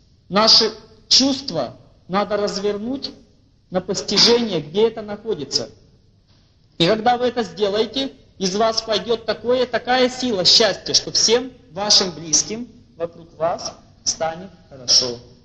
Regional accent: Russia; born there; Мы родились здесь, в России.

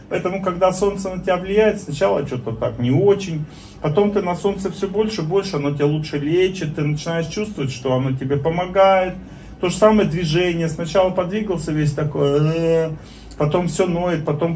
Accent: Russia; я из России с еврейскими кровями

